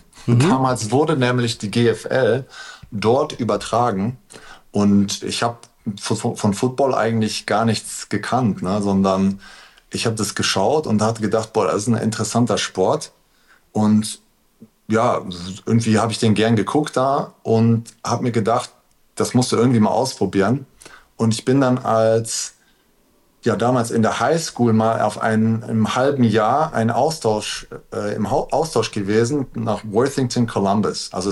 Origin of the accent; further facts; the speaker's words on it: Aachen, North Rhine-Westphalia, Germany; kam dann wieder zurück in meine Heimatstadt, das ist in Aachen.